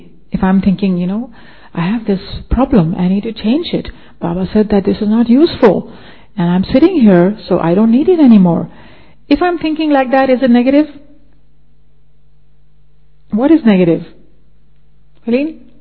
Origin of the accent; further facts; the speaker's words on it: Japan; English is a second language; I'm from this religious background. Anybody? Because I come from Japan.